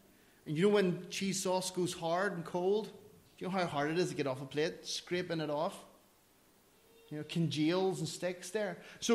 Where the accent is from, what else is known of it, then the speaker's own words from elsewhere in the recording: Ireland; I don't know. I'm Irish. Invite me to go to there.